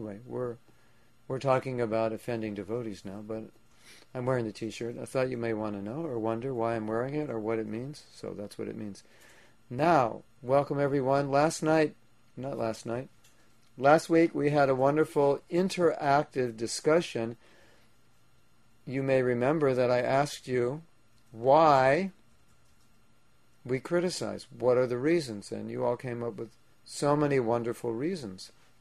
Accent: Los Angeles, California, United States; now in Alachua, United States; And I grew up in Los Angeles, so hunters were like aliens to us.

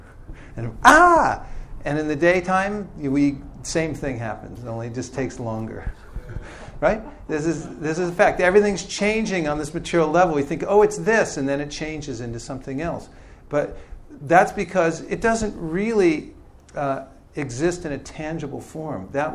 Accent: California, United States; I grew up and my parents taught me English and I'm from California, so I think I'm an English-speaking California man.

